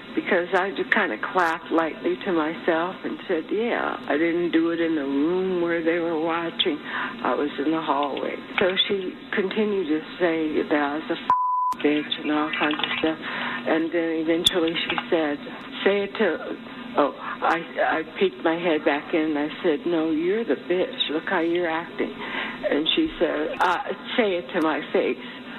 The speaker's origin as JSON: {"language": "English", "region": "California", "country": "United States", "said": "Last night when we were watching TV, the Patriots are playing the Raiders. I'm from California."}